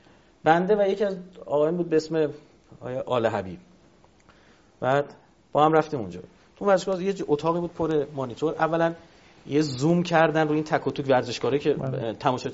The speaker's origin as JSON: {"language": "Persian", "country": "Iran", "said": "ما ایرانیم، ما یه تفاوتهایی داریم"}